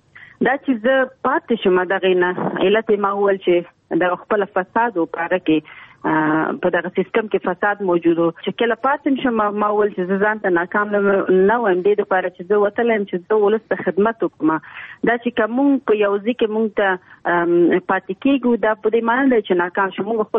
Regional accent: Nangarhar, Afghanistan; ما ته وویل چې ځکه چې مونږ دواړه د ننګرهار یو

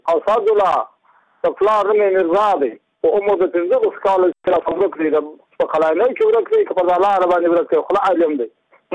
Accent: Muqur, Badghis, Afghanistan; زه په خپل د بادغیس له ولایت یم، د مقر د ولسوالۍ یم.

